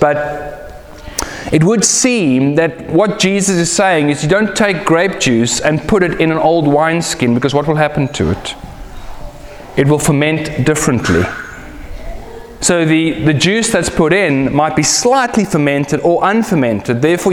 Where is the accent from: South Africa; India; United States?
South Africa; And being South African, you have to pray for your food.